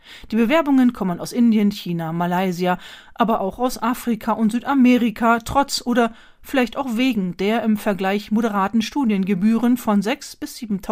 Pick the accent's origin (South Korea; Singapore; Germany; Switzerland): Singapore; German is a second language; Ich stamme aus Singapur und wollte an unserer lokalen technischen Uni studieren.